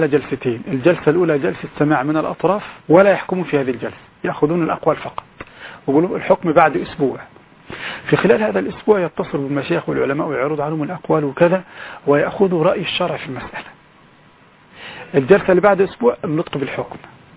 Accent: Egypt; عندنا في مصر

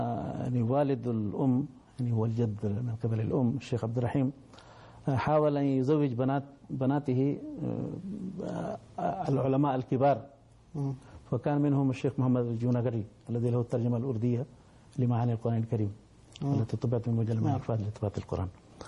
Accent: Uttar Pradesh, India; also born or lived in Bengal; لما كنت في ولاية اتر براديش، يعني هذه الولاية الشمالية التي انتقل إليها الشيخ من مسقط راسي في البنغال

